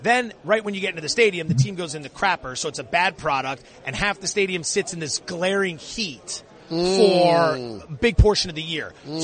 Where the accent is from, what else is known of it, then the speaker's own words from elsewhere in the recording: East Coast, United States; because I'm from the East Coast, right? So I grew up an hour from Philadelphia.